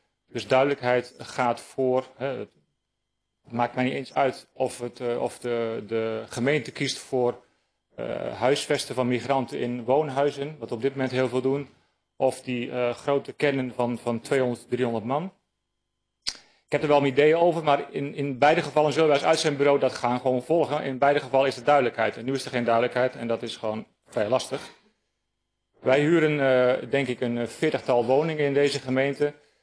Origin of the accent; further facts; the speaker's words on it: Friesland, Netherlands; Maar goed, stop mij als Fries met een paar Limburgers in huis